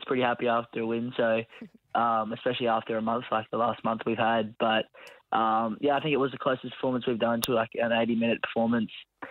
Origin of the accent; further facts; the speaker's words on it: Brisbane, Queensland, Australia; Growing up in Brisbane, it was definitely, you know